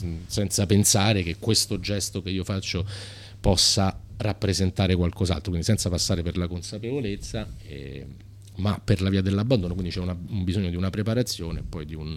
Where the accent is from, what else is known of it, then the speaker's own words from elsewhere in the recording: Rome, Lazio, Italy; con cui siamo cresciuti a Roma